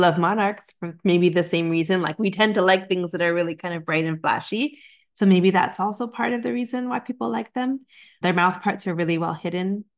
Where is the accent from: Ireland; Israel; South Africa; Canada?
Canada; now in United States; I'm originally from Canada also, so I am a Canadian and I'm living here in the United States.